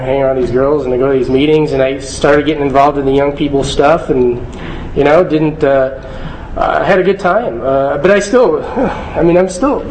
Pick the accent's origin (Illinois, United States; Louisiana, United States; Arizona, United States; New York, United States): Arizona, United States; Tucson; Growing up in Tucson, I know what allergies are like.